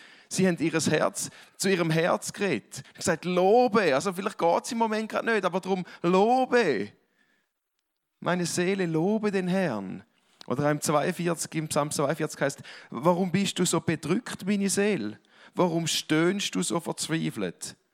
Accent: Switzerland; Dann probiere ich als Schweizer immer. Ich sage, oh, thank you, I'm fine, I just arrived from Switzerland.

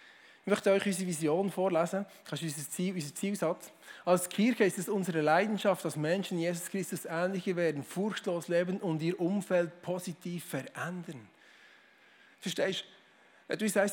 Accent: Bern, Switzerland; kein Problem, bin ein Berner, es kommt schon gut

